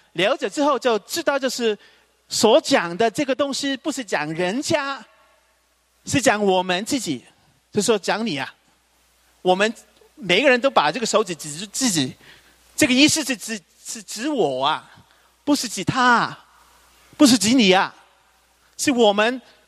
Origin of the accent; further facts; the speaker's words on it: Guangdong, China; 我们广东人说贫穷，但是贫穷的底下还是有很多东西的